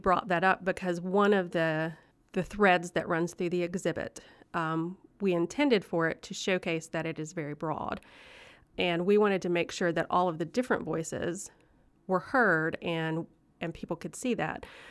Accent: Kentucky, United States; also born or lived in West Virginia / Tennessee; I am a child of Appalachia. I grew up in Eastern Kentucky and West Virginia and Tennessee.

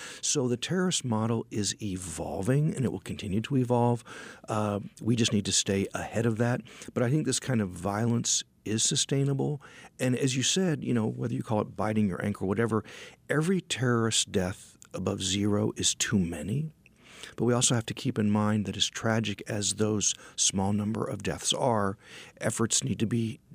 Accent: Oklahoma City, Oklahoma, United States; I say, my hometown of Oklahoma City really set the standard for how you should respond to a terrorist attack.

